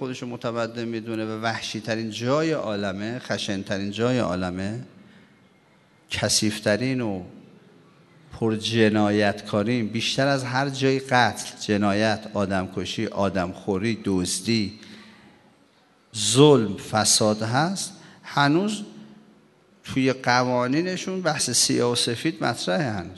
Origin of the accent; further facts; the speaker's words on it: Iran; ما ایرانی هستیم،